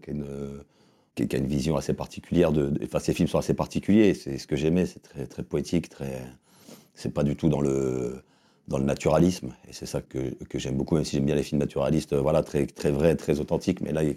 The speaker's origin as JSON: {"language": "French", "town": "Paris", "region": "Île-de-France", "country": "France", "tie": "born or raised there", "also_born_or_lived": "Amiens", "said": "Je suis né à Paris 15 et j'ai grandi à Paris 11 jusqu'à mes 9 ans. Et après, je suis parti 6 ans à Amiens. Avant de revenir sur Paris, 9e."}